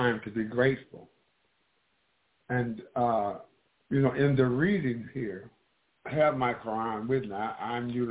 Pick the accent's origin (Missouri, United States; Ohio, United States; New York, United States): Missouri, United States; St. Louis; from St. Louis, Missouri.